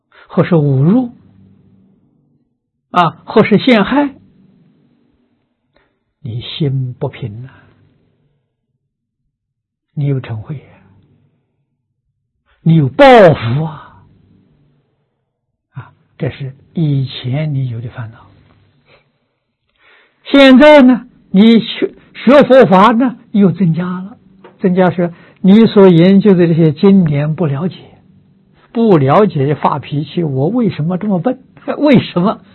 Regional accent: China; 那我们中国人讲的话就不一样了，叫解毒，把这个毒化解掉。

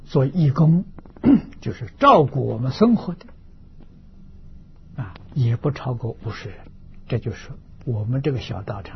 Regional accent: Tangchi, Anhui, China; 所以我们才不得已啊，在我的家乡中国汤池啊小镇做个实验

